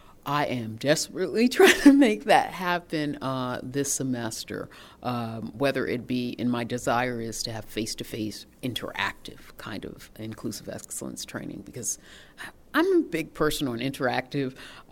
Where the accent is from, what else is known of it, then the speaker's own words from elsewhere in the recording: Boston, Massachusetts, United States; I'm from Boston, Massachusetts, so I'd compare them to a Harvard student any day